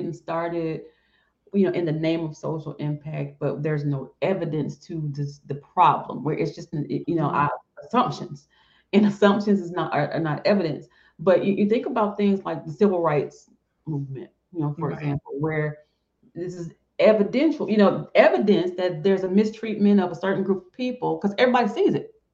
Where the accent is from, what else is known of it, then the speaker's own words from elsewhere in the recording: Alabama, United States; I'm from Alabama.